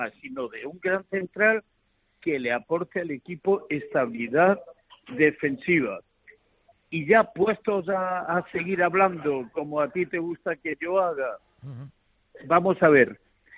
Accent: Granada, Andalusia, Spain; se hartan de reír porque somos granadinos

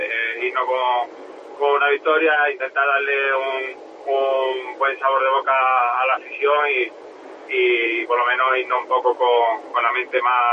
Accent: Cádiz, Andalusia, Spain; como normal yo soy gaditano, he nacido allí

